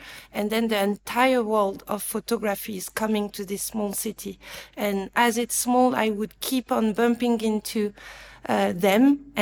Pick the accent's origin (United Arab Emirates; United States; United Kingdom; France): France; moved away as an adult; also born or lived in Japan; now in Johannesburg, South Africa; Born and raised in France, but I worked in Japan just before Johannesburg, and I've been living in Johannesburg since 2007.